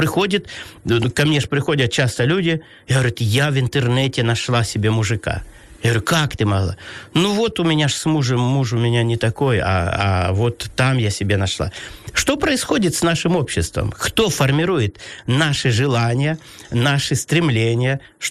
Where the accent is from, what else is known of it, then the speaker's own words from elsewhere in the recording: Pervomaisk, Luhansk Oblast, Ukraine; moved away; мы уехали в 2002 году из Первомайска, с Луганской области.